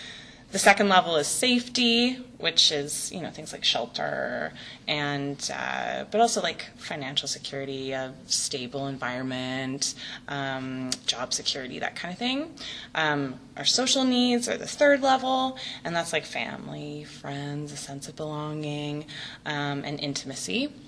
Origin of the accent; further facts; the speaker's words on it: Vancouver, British Columbia, Canada; I'm anorexic from Vancouver.